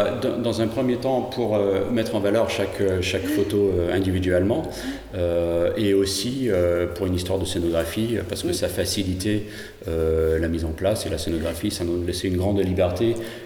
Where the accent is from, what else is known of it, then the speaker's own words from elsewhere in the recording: Australia; French is a second language; Parce que je suis anglais, anglophone, je suis australien.